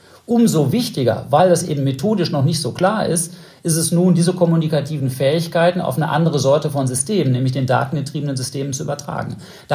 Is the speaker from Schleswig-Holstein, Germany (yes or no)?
no; North Rhine-Westphalia, Germany; für mich als Westfale